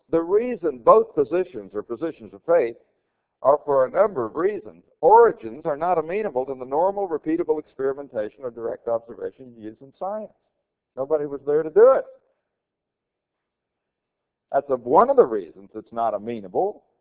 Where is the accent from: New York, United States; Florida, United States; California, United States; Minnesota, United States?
Florida, United States; The recent controversy over the adoption of new standards for science in the state of Florida, my home state, brought about some pretty interesting conversations in the newspapers.